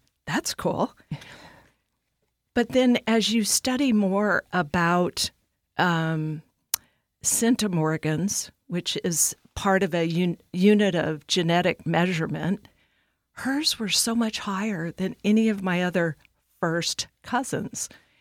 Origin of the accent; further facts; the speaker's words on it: California, United States; born there; I was born in California, so I went to Sacramento in 1990 and signed papers.